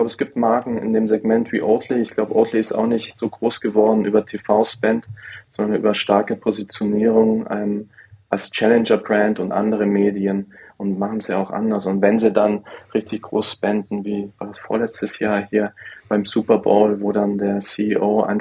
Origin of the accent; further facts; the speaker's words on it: Baden-Württemberg, Germany; moved away; ich so der einzige, das schwarze Schaf bin aus der Familie, das wirklich aus dem schwäbischen Ländle dann nach draußen gegangen ist.